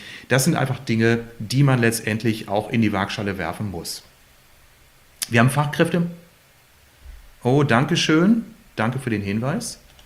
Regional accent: Bielefeld, North Rhine-Westphalia, Germany; born there; now in Herford, Germany; gebürtiger Bielefelder, lebe jetzt in Herford

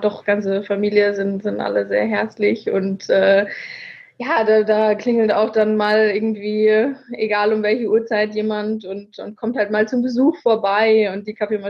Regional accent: Wiesloch, Baden-Württemberg, Germany; Ja, ich bin in Wiesloch aufgewachsen. Das ist ein Ort bei Heidelberg. Genau, ich bin dort zur Schule gegangen

